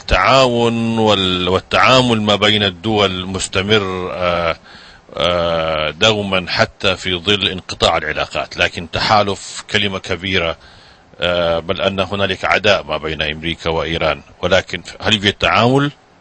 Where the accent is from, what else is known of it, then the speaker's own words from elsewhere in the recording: Saudi Arabia; عندنا في السعودية